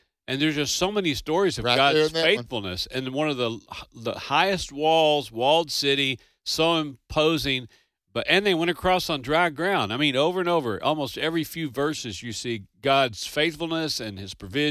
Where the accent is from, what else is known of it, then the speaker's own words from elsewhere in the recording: Owensboro, Kentucky, United States; hey, I'm from Owensboro, right up the river from you.